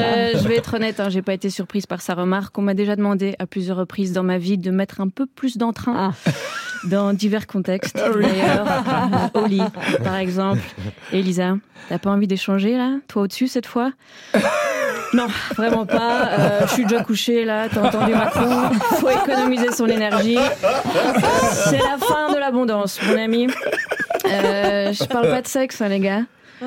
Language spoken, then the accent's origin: French; Belgium; je viens de Belgique